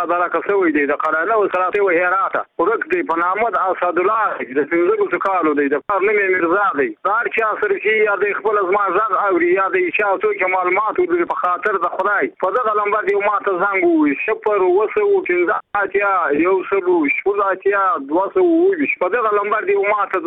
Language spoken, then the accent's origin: Pashto; Badghis, Afghanistan; زه په خپل د بادغیس ولایت یم